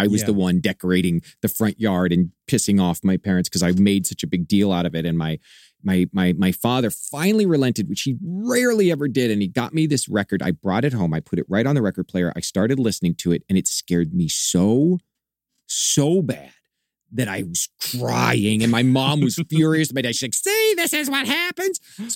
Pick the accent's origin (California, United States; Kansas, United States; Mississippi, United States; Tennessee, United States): Kansas, United States; I grew up in Kansas, and this is so obsessed with all things horror once I got the bug.